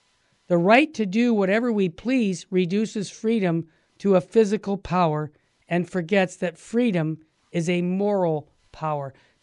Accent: Los Angeles, California, United States; They said, young man, where are you from? And I said, Los Angeles.

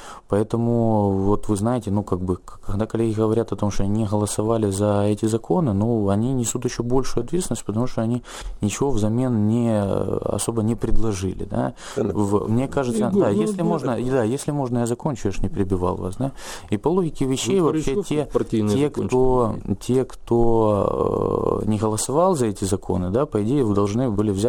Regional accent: Donetsk, Donetsk Oblast, Ukraine; Да, я депутат из Донецкой области, из Донецка непосредственно.

